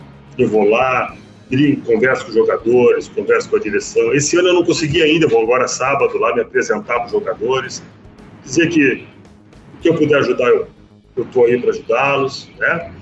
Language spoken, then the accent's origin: Portuguese; Santa Maria, Rio Grande do Sul, Brazil; Aí eu falo, eu sou de Santa Maria